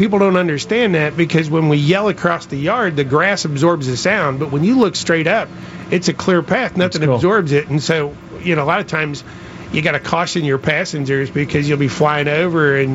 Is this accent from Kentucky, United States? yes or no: yes; Kentucky, United States; Couple years ago, I was flying in rural Kentucky, and I'm from Kentucky, so I kind of defend the territory